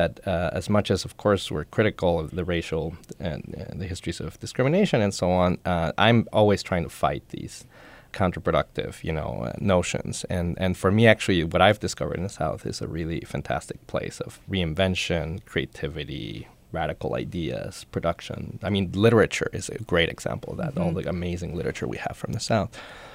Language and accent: English; Mexico; also born or lived in New York; now in Carrboro, United States; I was born and raised in Mexico, then lived 9 years in New York, and now I've been for a longer period in North Carolina, over 12 years in Durham and now in Carrboro.